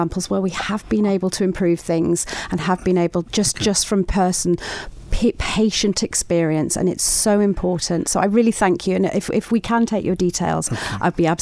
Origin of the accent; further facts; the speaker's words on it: Isle of Man; we're terribly English, aren't we? We're terribly Manx that we don't like to complain